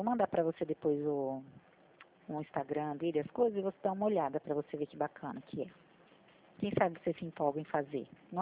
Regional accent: Presidente Prudente, São Paulo, Brazil; sou de Presidente Prudente.

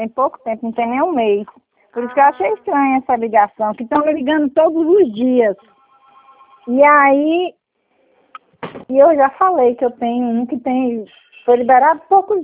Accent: Barreiras, Bahia, Brazil; Não, eu sou daqui da Bahia

